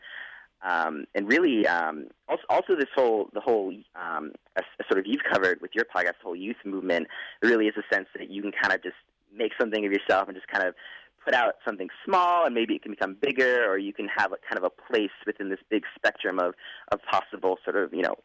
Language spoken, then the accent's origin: English; Lexington, Massachusetts, United States; now in St. Paul, United States; Well, I'm from Boston area. I'm from Lexington. I go to school in St. Paul, Minnesota, in McAllister.